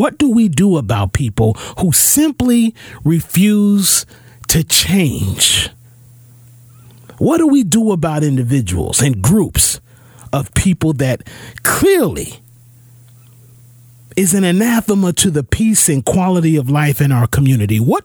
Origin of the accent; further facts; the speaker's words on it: Asbury Park, New Jersey, United States; even in my hometown of Asbury Park in Neptune.